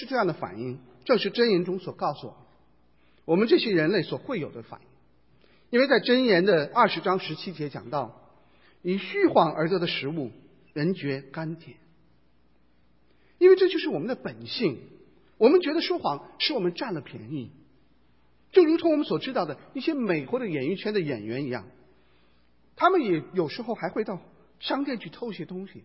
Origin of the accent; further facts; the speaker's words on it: Beijing, China; 我是在北京出生北京长大的